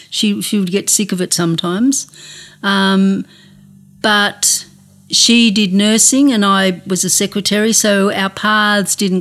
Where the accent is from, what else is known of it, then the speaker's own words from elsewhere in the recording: Wentworthville, New South Wales, Australia; the Winters who were from Wentworthville, I'm from Wentworthville.